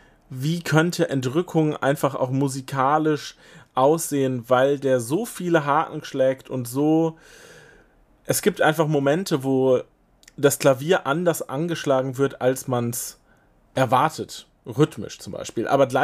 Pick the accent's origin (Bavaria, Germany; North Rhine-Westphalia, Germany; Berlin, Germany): North Rhine-Westphalia, Germany; Ich komme aus NRW.